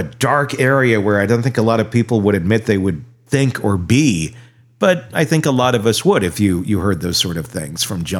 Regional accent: Wisconsin, United States; born or raised there

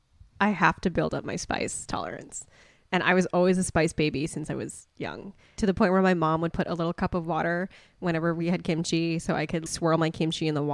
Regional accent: United States; And I love it too because I'm American.

